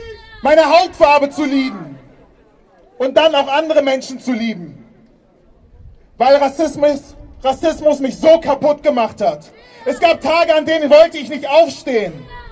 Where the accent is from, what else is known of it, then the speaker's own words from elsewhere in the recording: Hanover, Lower Saxony, Germany; Ich bin in Hannover-Linden aufgewachsen.